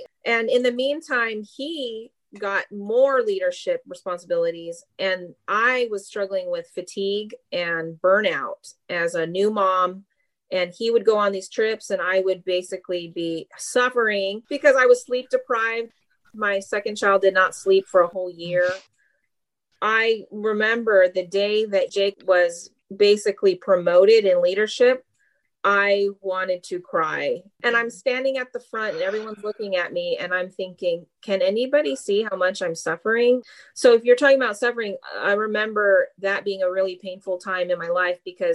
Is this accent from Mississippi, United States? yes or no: yes; Mississippi, United States; So I grew up with two cultures in my family, and growing up in Mississippi was a whole nother culture.